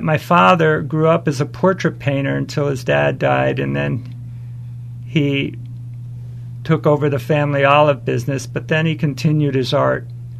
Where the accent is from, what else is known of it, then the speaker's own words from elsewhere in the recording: Darien, Connecticut, United States; We grew up in Darien in Scotts Cove, and my first painting of Scotts Cove when I was 12 years old.